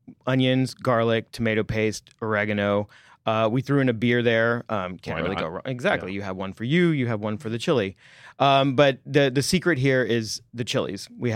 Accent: Texas, United States; because I'm from Texas, we had Frito pie as our school lunch day.

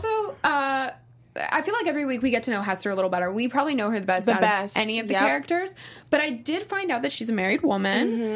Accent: Tampa, Florida, United States; No, I'm from Florida, too, which is also super diverse. I'm from Tampa. It's a largely Cuban community.

